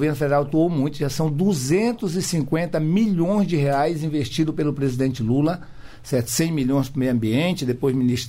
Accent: Amazon, Brazil; born there; porque nasci na Amazônia, e fui acostumado, juntamente com a minha família, a ouvir a Voz do Brasil.

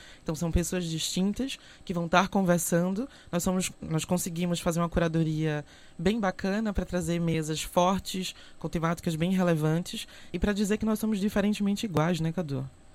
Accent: Pernambuco, Brazil; Venho de Pernambuco, Lá eu tenho o frevo, que é patrimônio histórico, cultural e material, né, de Pernambuco.

